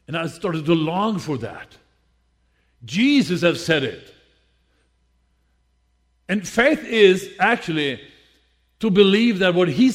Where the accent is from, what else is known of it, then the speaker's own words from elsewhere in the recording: Sweden; English is a second language; now in United States; We come from Sweden, my wife and I.